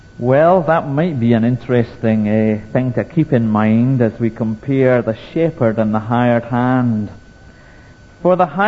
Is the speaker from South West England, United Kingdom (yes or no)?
no; Lockerbie, Scotland, United Kingdom; Growing up in Lockerbie, there weren't a lot of career options. The main industries of the town were a slaughterhouse, a sheep market, and a cheese factory.